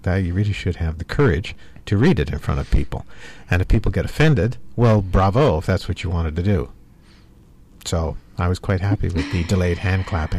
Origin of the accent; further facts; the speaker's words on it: St. John's, Newfoundland and Labrador, Canada; born there; also born or lived in London, United Kingdom; now in Charlottetown, Canada; I was born in St. John's, Newfoundland, and moved to London for about 3 years in the late 80s.